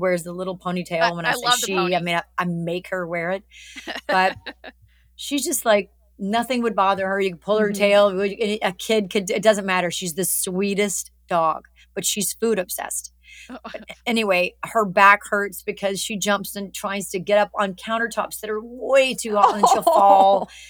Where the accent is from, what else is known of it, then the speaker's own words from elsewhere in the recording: Alabama, United States; I look better in the South. I'm from Alabama. I love it.